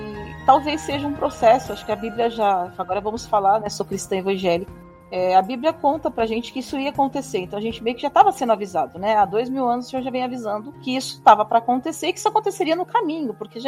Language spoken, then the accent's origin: Portuguese; Goiás, Brazil; porque eu sou aqui de Goiás